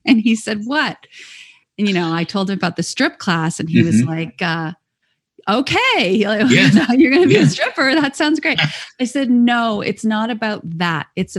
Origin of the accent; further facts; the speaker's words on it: Canada; I was very grateful for the life that I have and how I was raised in Canada.